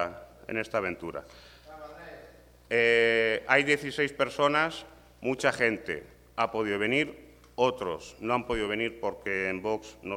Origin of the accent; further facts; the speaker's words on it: Spain; quieren destruir mi país, que es España.